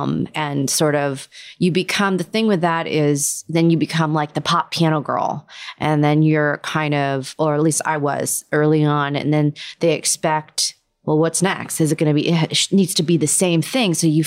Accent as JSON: {"language": "English", "region": "Pennsylvania", "country": "United States", "said": "Well, I'm from Pennsylvania. Those were right across the border."}